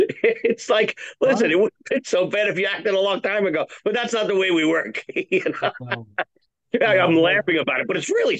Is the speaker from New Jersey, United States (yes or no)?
yes; New Jersey, United States; You know, it's funny. I grew up in New Jersey